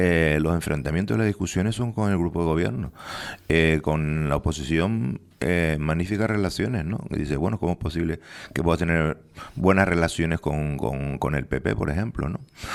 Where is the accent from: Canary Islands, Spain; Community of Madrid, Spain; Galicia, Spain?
Canary Islands, Spain; Santa Cruz de Tenerife; born there; now in El Sauzal, Spain; yo realmente nací en Santa Cruz. Lo que pasa que llevo viviendo unos cuantos años, ¿no? En la parte alta del Sauzal.